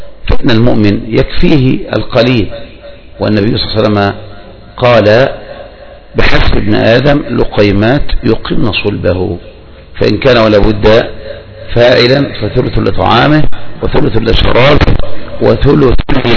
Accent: Egypt; والجراد هو ما نسميه نحن هنا عندنا في مصر النطاط

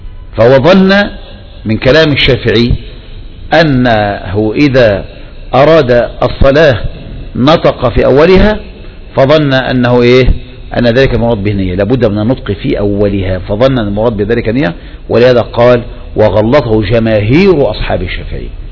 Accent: Egypt; انتشر عندنا في مصر

